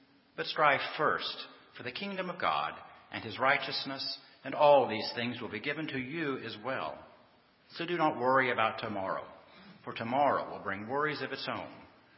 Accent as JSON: {"language": "English", "town": "Lubbock", "region": "Texas", "country": "United States", "tie": "born or raised there", "said": "This was, of course, was back in Texas. We were in the panhandle of Texas in my hometown of Lubbock and wanted to relocate to Dallas, which is way across the other side of that state, about 350 miles."}